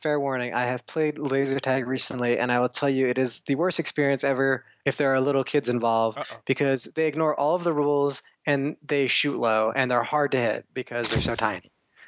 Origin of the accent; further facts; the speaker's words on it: San Diego, California, United States; San Diego.